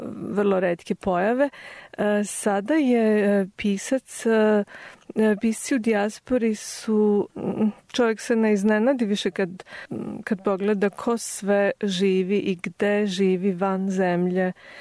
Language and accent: Serbian; Niš, Nišava District, Serbia; born there; Ja sam rođena u Nišu.